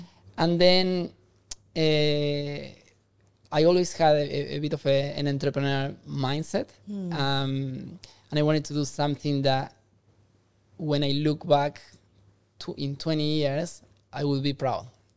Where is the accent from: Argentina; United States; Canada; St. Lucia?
Argentina; Buenos Aires Province; We grew up in just outside Buenos Aires.